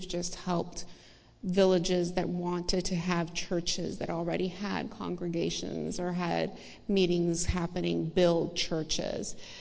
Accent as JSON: {"language": "English", "town": "Miami", "region": "Florida", "country": "United States", "lives_now": "Branson, United States", "said": "We're originally from Miami, Florida. I moved to Branson, Missouri about 15 years ago."}